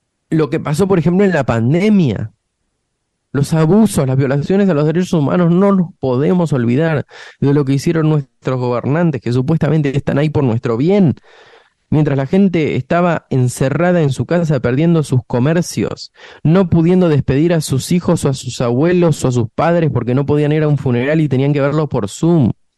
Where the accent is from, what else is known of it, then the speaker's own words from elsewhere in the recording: Argentina; qué es lo que nosotros tenemos que tomar conciencia como argentinos